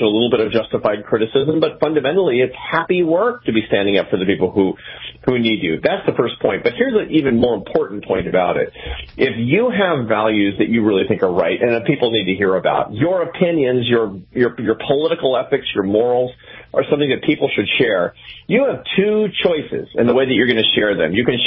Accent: Seattle, Washington, United States; I grew up near you. I grew up in Seattle, Washington, you know, your hometown as well.

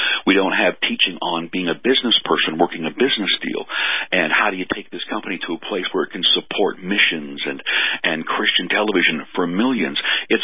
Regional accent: Canada; I'm from Canada.

